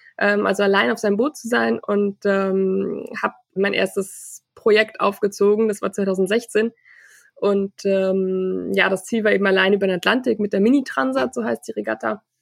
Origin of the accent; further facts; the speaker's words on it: Cologne, North Rhine-Westphalia, Germany; now in Hamburg, Germany; ich bin 26 Jahre alt. Ich komme aus Köln ursprünglich, wohne inzwischen in Hamburg.